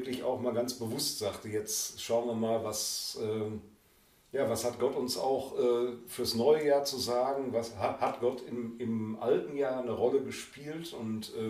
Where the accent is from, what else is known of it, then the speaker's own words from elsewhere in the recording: North Rhine-Westphalia, Germany; Ja, ich komme aus dem Ruhrgebiet